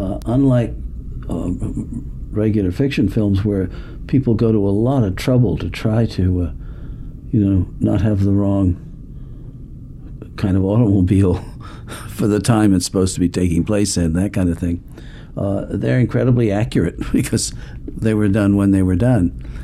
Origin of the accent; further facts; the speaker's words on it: Chicago, Illinois, United States; And since I grew up in Chicago